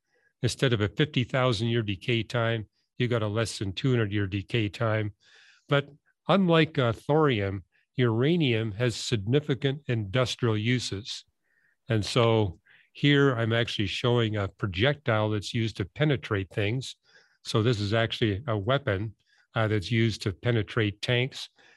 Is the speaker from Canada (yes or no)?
yes; Canada; I grew up in Canada